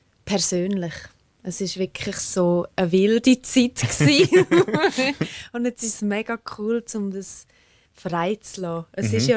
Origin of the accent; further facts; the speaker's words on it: La Punt, Graubünden, Switzerland; Weil ich meine, ich bin in La Punta aufgewachsen, habe dort die Sprache gelernt.